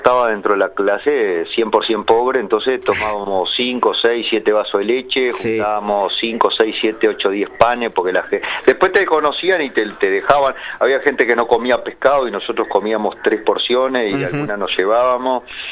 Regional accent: Paysandú, Uruguay; Luego me mudé con unos compañeros míos de Paysandú también bastante cerca

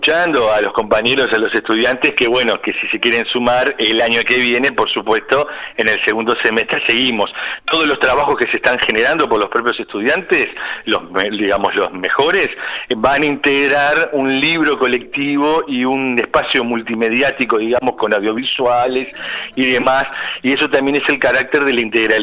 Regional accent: Montevideo, Uruguay; cómo es que somos los montevideanos, cómo somos los uruguayos hoy desde ese lugar

